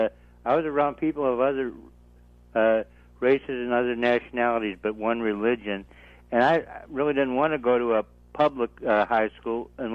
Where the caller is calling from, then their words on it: St. Louis, Missouri, United States; I'm calling from St. Louis, Missouri.